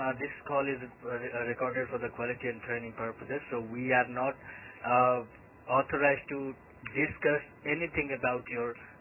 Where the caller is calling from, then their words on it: Michigan, United States; No, I'm calling you from Michigan.